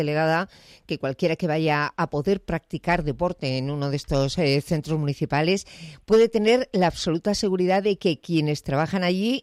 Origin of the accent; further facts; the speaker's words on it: Community of Madrid, Spain; interesada, como muchas madrileñas, en saber cómo se va a ir produciendo esto de la desescalada